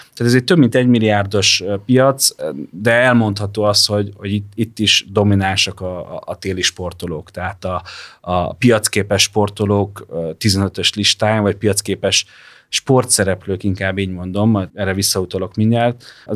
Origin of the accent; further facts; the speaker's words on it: Hungary; mivel én magyar vagyok, mivel ismertem ezt a közeget